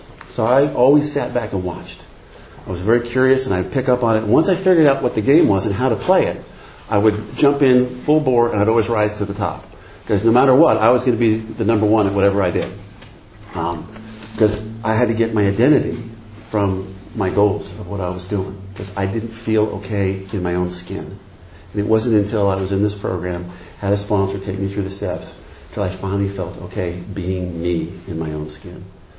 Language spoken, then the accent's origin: English; New Jersey, United States; You know, we were New Englanders. You know, I grew up in New Jersey, and you just didn't wear your emotions on your sleeve.